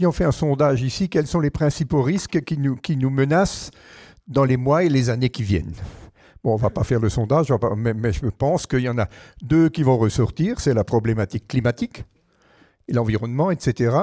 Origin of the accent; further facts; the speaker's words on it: Grand Est, France; je suis alsacien, j'ai un député, mon député est un nucléaire pur et dur.